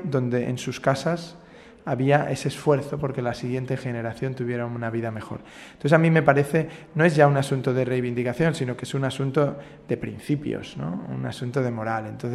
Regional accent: Spain; Y yo, no, lo siento, soy español

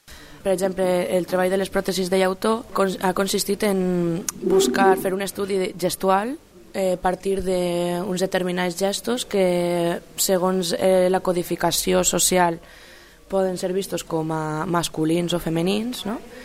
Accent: Canals, Valencian Community, Spain; now in Valencia, Spain; soc de Canals i porto 5 anys així a València

